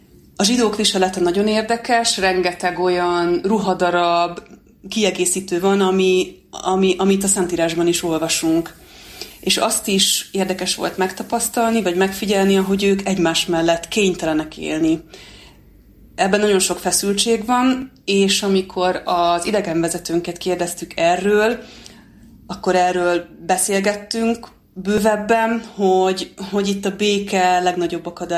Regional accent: Budapest, Hungary; Budapestről jöttem, református vallású vagyok.

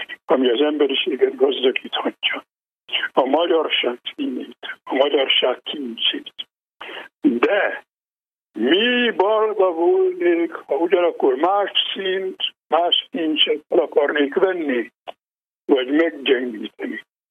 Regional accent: Lueta, Harghita, Romania; az én szülőfalunkban Farkaslakán is felállítottak itt trianoni emlékművet

